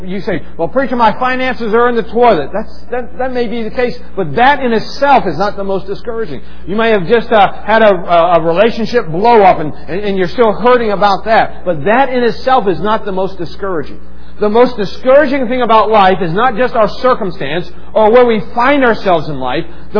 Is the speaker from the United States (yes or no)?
yes; Maidsville, West Virginia, United States; I was a bus kid growing up on Bertha Hill, down in Maidsville, over in Hildebrand. I was a bus kid.